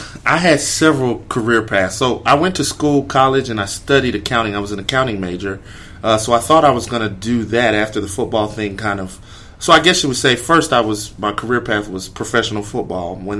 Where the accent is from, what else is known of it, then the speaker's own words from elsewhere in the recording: Houston, Texas, United States; I'm from Houston, Texas, originally, 30 years old. Grew up. My parents are actually Nigerian. So me and my brothers and sisters were first-generation Americans. We were born here in the States.